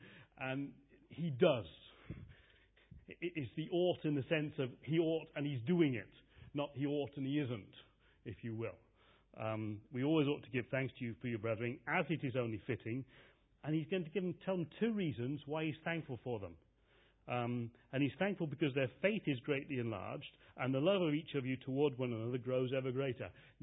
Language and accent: English; England, United Kingdom; I am English. I have forefathers who lost their lives in the First World War